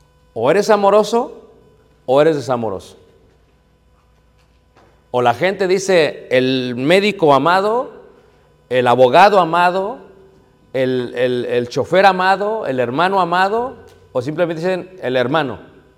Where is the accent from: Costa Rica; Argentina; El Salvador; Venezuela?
El Salvador; imagínate aplicar a Estados Unidos como salvadoreña por asilo político